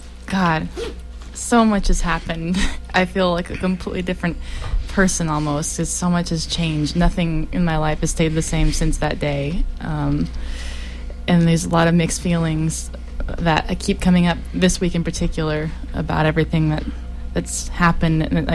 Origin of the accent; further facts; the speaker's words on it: Paradise, California, United States; I was born and raised in Paradise and lived in the same house and was living there with my mom the day of the fire.